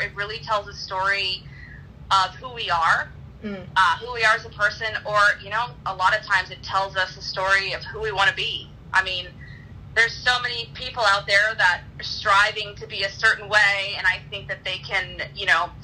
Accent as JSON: {"language": "English", "town": "Daytona Beach", "region": "Florida", "country": "United States", "tie": "born or raised there", "also_born_or_lived": "Wisconsin / California", "said": "I, like I said, I grew up in Daytona Beach. I went to college. I mean, I've kind of been all over the place. Went to college in Wisconsin."}